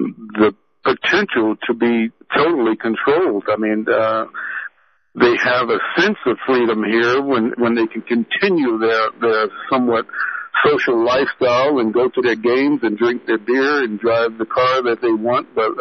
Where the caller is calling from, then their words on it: Denver, Colorado, United States; I'm calling from Denver